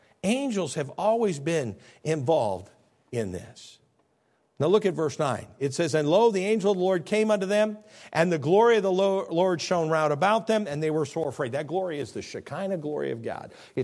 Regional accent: Midwest, United States; I'm from Midwest, we call it funny.

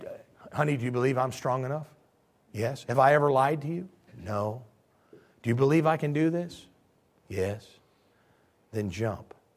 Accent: Illinois, United States; I'm from Illinois up north, and we'd have root cellars, and that's where the old folks would can food and put them away.

